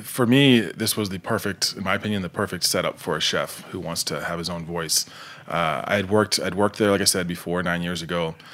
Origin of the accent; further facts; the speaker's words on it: Nova Scotia, Canada; I'm not from Halifax, the capital, but I'm from just south of that. But it represents, Halifax represents a fishing province, coastal province, the kind of where I'm from.